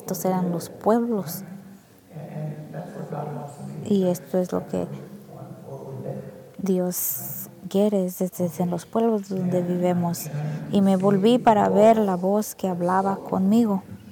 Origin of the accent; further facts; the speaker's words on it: Spokane, Washington, United States; Y ahí es donde yo crecí, en Spokane.